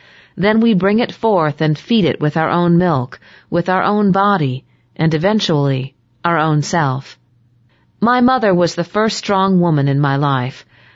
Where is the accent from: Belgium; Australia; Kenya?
Kenya; Though I was raised in Kenya, my upbringing was very international. My first set of teachers were Italian nuns, and the second ones Irish.